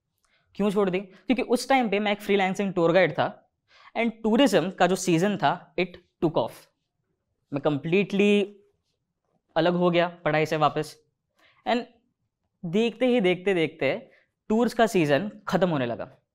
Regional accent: Mumbai, Maharashtra, India; मैं धारावी नामक एक एरिया के अंदर पला बड़ा हूँ और उसके आसपास ही बड़ा हुआ हूँ। अब जिन लोगों को धारावी के बारे में नहीं पता, धारावी विश्व का तीसरा सबसे बड़ा स्लम माना जाता है।

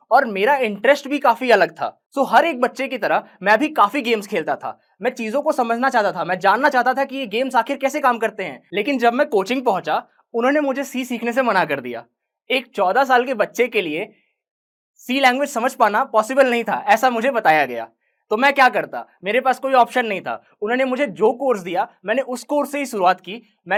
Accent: Bihar, India; आपको पता है कि मैं बिहार से आता हूँ

